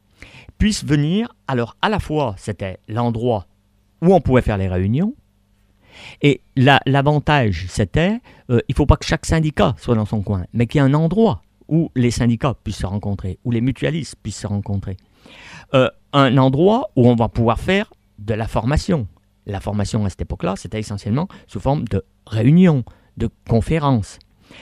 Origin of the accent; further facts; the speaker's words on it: Saint-Étienne, Auvergne-Rhône-Alpes, France; now in Roubaix, France; Moi, je suis originaire de Saint-Étienne.